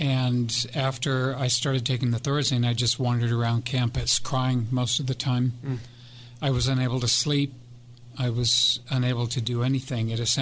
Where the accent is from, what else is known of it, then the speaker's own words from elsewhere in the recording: Italy; I'm native in that sense. In other words, I was young enough that the Italian just took instantly, as it does with most kids.